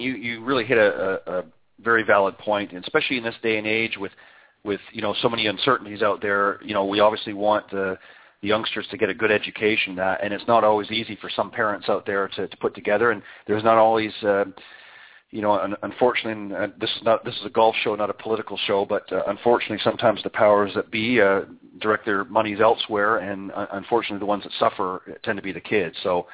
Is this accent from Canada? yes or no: yes; Canada; I'm originally from up north. I'm from Canada and sort of migrated south here because I was – quite frankly, tired of shoveling snow.